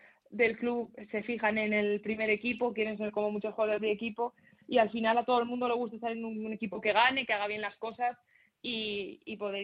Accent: Madrid, Community of Madrid, Spain; al final yo siempre he vivido en Madrid, soy de Madrid y soy orgullosa de Madrid

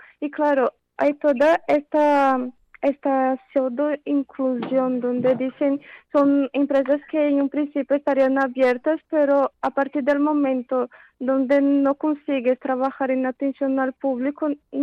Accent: Brazil; Cierto, soy nipo brasileña.

